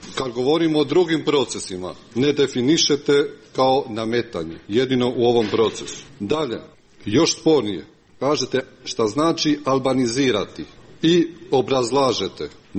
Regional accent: Montenegro; ja jesam Albanac, nisam ni porijeklom iz Albanije, rođen sam i živim u Crnoj Gori kao autohtoni Albanac.

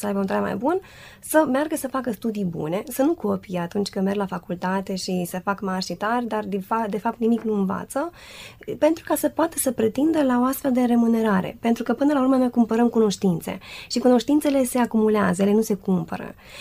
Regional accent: Moldova; pentru că sunt din Moldova.

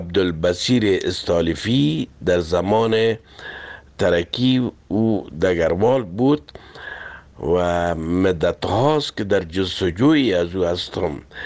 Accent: Kabul, Afghanistan; now in France; اصلا ما از کابل هستم و در فرانسه مدت 40 سال است که زندگی میکنم

